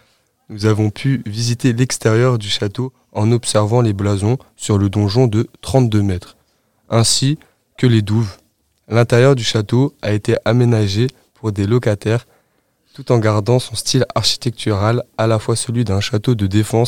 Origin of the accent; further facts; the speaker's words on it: Centre-Val de Loire, France; dans le centre Val-de-Loire, précisément dans le Berry, car c'est là d'où je viens.